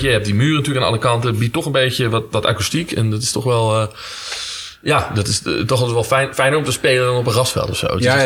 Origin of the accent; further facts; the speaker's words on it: Leiden, South Holland, Netherlands; Wij komen allebei uit Leiden. We zijn hier geboren. We hebben hier op school gezeten.